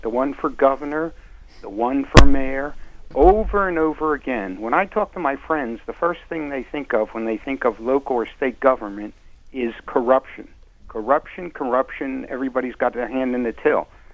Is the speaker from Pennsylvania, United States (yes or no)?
yes; Philadelphia, Pennsylvania, United States; moved away; I've lived down here since 1971. I'm originally from Philadelphia, and Philadelphia was a very corrupt town and probably still is.